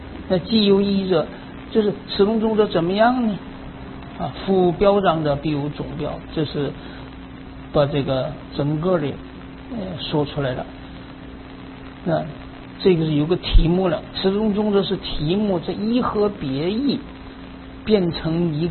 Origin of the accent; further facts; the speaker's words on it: China; 这是我们中国人比较融合融通的一种这个说法